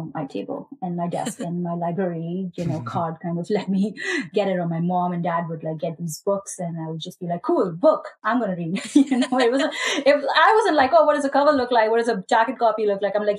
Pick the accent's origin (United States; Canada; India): India; we kind of talked a little bit about how I grew up in India